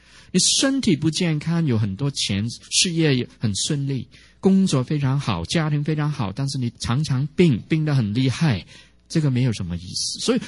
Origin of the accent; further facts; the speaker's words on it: China; 所以我们中国人，我们就好就是好了，所有都是好了。